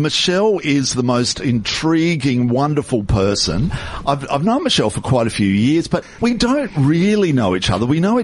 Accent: Adelaide, South Australia, Australia; Yeah, well, I'm originally from Adelaide

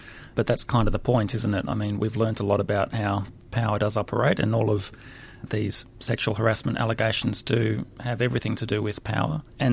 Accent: Canberra, Australian Capital Territory, Australia; maybe it's because I grew up in Canberra, which is the exact opposite, and it's a planning disaster as far as I'm concerned.

